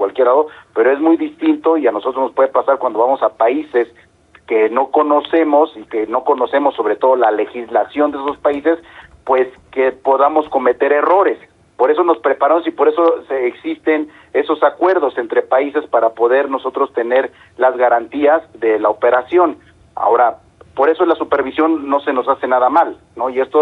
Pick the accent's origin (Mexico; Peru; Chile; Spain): Mexico; no podemos dejar de hacer valer nuestra voz como trabajadores mexicanos